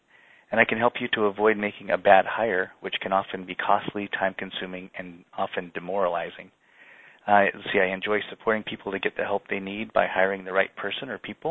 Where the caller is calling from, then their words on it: Portland, Oregon, United States; I'm calling from Portland, Oregon